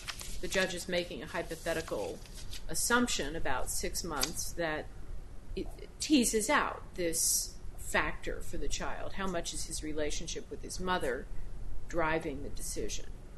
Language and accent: English; Texas, United States; As a Texan, I can't even bear to think of that.